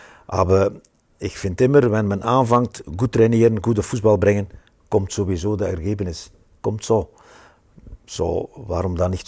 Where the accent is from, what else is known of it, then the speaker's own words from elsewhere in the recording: Belgium; ich bin immer dann in Belgien geblieben. Ich hatte einen guten Job in unserem Rathaus, in meiner Stadt, in meiner Heimat.